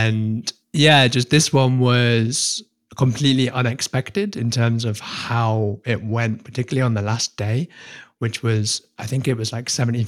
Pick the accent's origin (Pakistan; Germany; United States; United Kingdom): United Kingdom; Well, I'm British, so it's the royal we.